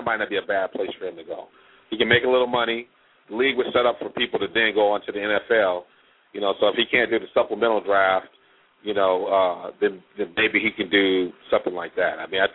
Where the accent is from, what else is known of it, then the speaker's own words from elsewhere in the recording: Michigan, United States; I'm from Michigan, but I hate anything on our Midwest economy like this.